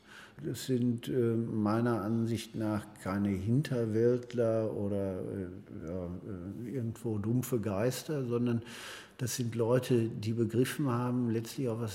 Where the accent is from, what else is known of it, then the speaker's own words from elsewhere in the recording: Hohenlimburg, North Rhine-Westphalia, Germany; ich interessiere mich für die Hohenlimburger Heimat, ich liebe das Örtchen, wo ich herkomme